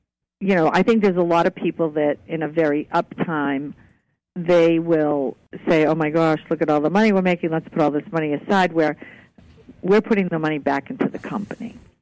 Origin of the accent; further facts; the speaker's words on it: Peabody, Massachusetts, United States; So I grew up in Peabody, Massachusetts. I spent all my summers in Maine. My grandfather had a boys' camp in Casco, and I was there until I was about 9.